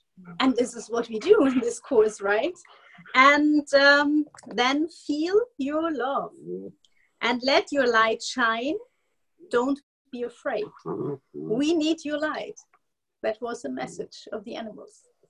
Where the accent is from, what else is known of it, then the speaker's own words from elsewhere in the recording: Italy; from Italy